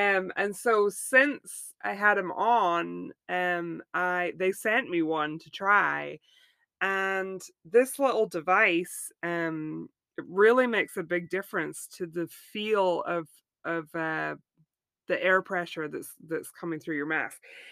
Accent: Scotland, United Kingdom; but I'm originally from Scotland, so my geography is just rubbish.

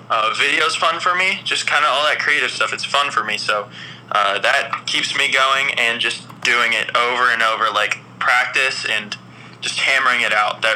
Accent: Lincoln, Nebraska, United States; I'm from Lincoln, Nebraska.

